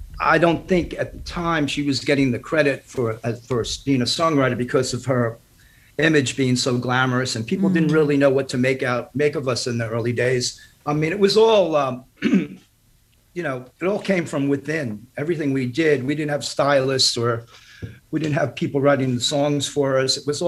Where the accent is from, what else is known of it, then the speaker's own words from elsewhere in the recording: New Jersey, United States; moved away as an adult; now in New York City, United States; Especially, you know, here in the city where we all basically grew up, and, you know, I moved here from New Jersey when I was 18.